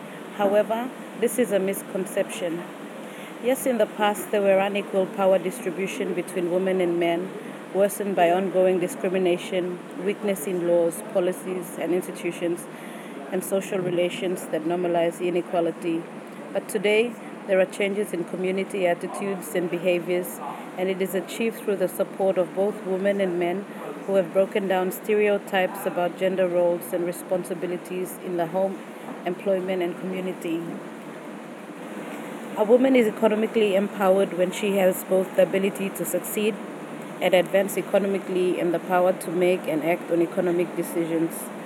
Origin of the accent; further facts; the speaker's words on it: Manus Province, Papua New Guinea; I'm from Manus Province in the New Guinea Islands region, and we have different cultures and traditions to that of the Highlands and Momase regions of Papua New Guinea.